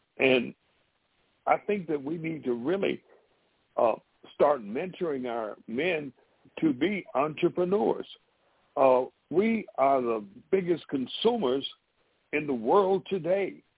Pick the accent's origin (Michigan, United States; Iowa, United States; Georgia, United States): Michigan, United States; now in Miami, United States; It destroyed a lot of people that I grew up with in Michigan.